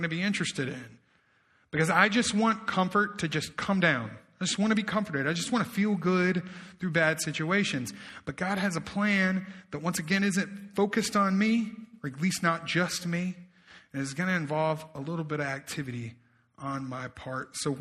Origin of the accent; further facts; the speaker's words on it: the South, United States; I'm a Dukes guy. You know, I'm from the South.